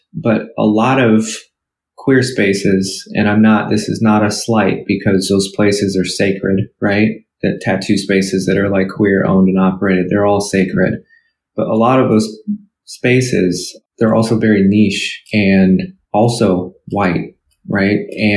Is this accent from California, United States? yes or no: yes; California, United States; every one of those centers, I'm from California.